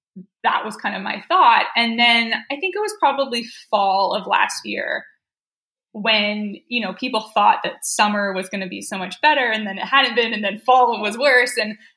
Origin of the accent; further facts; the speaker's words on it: Canada; now in United States; In Canada, actually. I grew up in Canada.